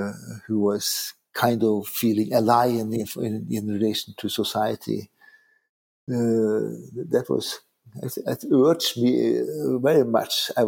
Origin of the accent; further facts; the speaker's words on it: Norway; I am a so-called after the war child, and growing up in Norway after the Germans left